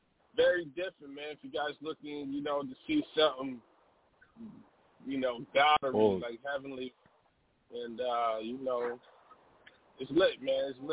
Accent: New York, United States; You know, I'm from New York, man. So yeah, you know what I'm saying.

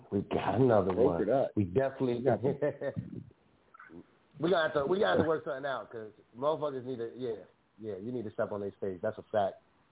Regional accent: New York City, New York, United States; growing up in the Bronx, just like I have, we all been through trials and tribulations.

